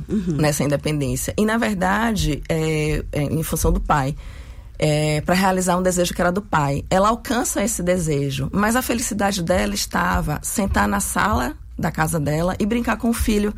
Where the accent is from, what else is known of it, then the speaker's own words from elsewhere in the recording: Northeast Region, Brazil; enquanto nordestina mesmo, né? Uma mulher mestiça, sapatão, mãe, tem um filho de 19 anos.